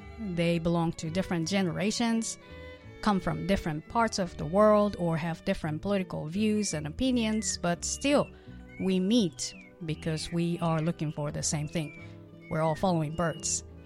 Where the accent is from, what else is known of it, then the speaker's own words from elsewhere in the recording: Japan; I grew up in Japan, and I was exposed to news from North Korea all the time.